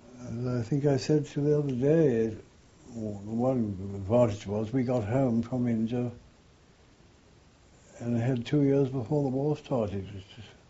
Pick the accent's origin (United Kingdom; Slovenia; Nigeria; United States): United Kingdom; UK. I love my home country